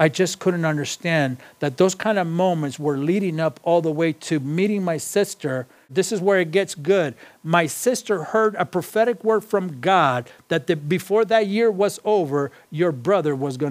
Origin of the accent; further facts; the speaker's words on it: Los Angeles, California, United States; I said, I'm from East LA.